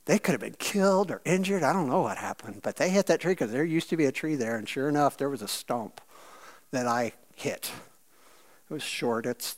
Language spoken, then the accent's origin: English; Missouri, United States; The land is completely flat there, where I grew up in Southeast Missouri.